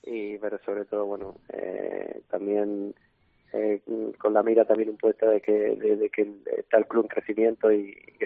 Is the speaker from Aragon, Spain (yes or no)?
no; Region of Murcia, Spain; porque al final yo como murciano y como murcianista que me siento